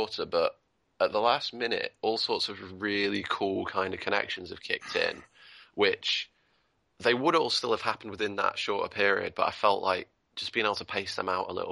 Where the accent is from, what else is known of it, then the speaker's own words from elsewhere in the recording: England, United Kingdom; I'm from England. I live in England, and I spend pound coins.